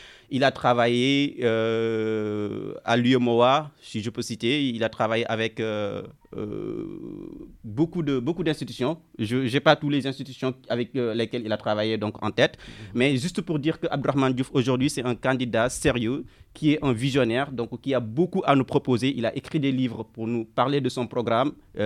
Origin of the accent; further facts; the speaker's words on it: Senegal; En tant que Sénégalais et bon Sénégalais, je pense qu'on a tous un devoir de responsabilité.